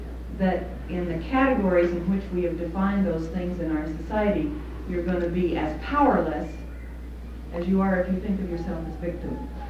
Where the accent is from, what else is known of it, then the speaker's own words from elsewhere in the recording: United States; because I think as an American, we tend to categorize that in some ways